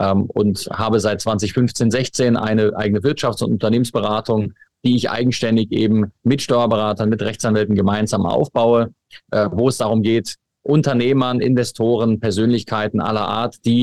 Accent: Berlin, Germany; moved away as an adult; also born or lived in Dubai; now in Switzerland; Ich bin gebürtiger Berliner, bin seit 10 Jahren in der Schweiz daheim, seit 4 Jahren im Zweitwohnsitz in Dubai.

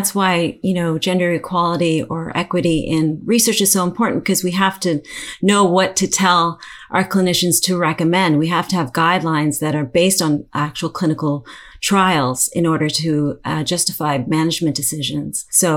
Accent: Toronto, Ontario, Canada; I'm a little bit older. I'm 51 years old. I'm from Toronto, Canada.

